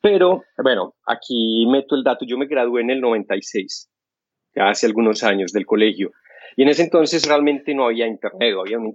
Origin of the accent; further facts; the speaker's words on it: Andes, Antioquia, Colombia; also born or lived in Medellín; Entonces yo soy oficialmente de Medellín, pero yo soy andino. Yo crecí, hice el bachillerato en Andes con mucho orgullo.